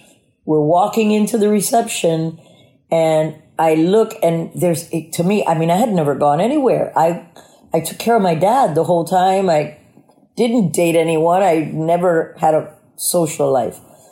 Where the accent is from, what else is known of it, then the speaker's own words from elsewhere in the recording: South Carolina, United States; one of my dad's army buddy's daughter that I grew up with in South Carolina.